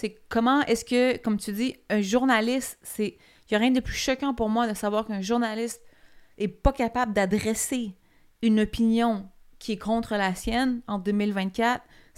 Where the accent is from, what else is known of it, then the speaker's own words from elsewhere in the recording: Quebec, Canada; C'est ma carrière, je suis québécoise.